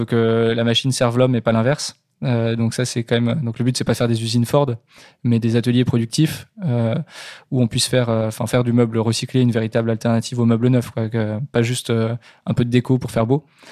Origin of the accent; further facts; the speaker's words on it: Soissons, Hauts-de-France, France; en particulier à Soissons, qui est le territoire dont je viens